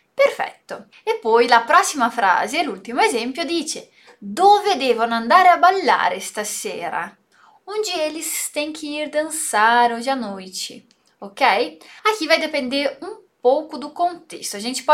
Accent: Italy; Mas dependendo do sotaque, como é o meu sotaque lá na Itália, todas as minhas vogais são muito mais abertas. Porque na região que eu morei, que eu cresci, se fala assim.

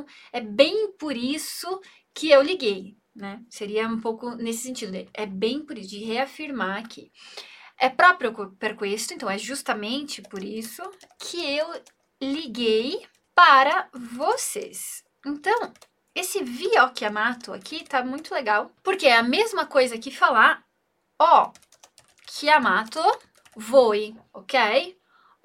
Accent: Brazil; eu sou brasileira, mas tenho ancestrais italianos. Esse é também é o meu caso

